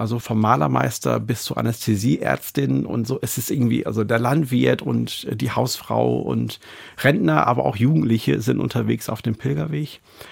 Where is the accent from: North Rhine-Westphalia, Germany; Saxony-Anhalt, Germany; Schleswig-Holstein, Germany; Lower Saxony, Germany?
Lower Saxony, Germany; Oder ich komme selbst persönlich aus Ostfriesland eigentlich.